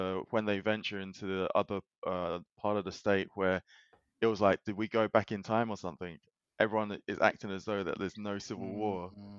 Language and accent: English; United States; Like, I'm American, and that's all I can answer.